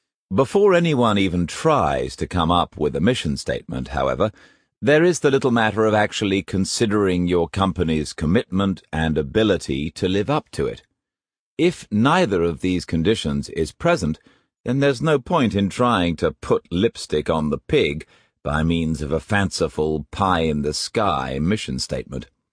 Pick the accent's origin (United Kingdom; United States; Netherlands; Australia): United Kingdom; England; My first contact with anything approaching mission statements was as a boy growing up in England.